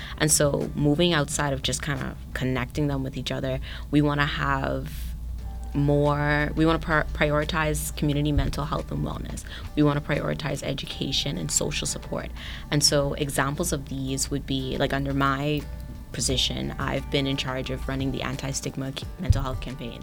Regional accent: Nassau, New Providence, Bahamas; now in Canada; I'm originally from Nassau, Bahamas, and I studied at St. FX

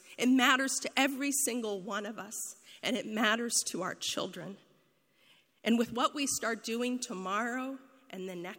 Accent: Missouri, United States; I'm from Missouri. I've lived all over the country, never in New Hampshire

